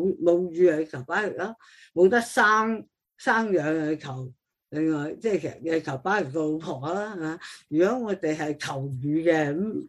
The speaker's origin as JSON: {"language": "Cantonese", "country": "China", "said": "我哋中国人都有好多节令噶"}